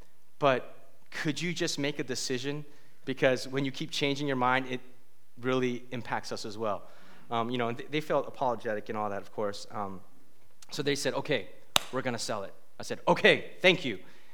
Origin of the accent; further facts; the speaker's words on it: San Francisco, California, United States; now in Oakland, United States; I grew up in San Francisco, then moved out to the East Bay.